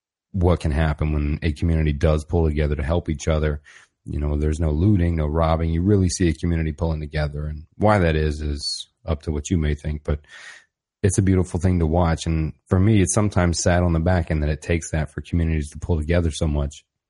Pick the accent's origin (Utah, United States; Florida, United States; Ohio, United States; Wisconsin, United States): Florida, United States; Orlando; we relocated everything that had to do with the Cognitive Rampage back to my hometown in Orlando. And it feels good to be back home, to be honest.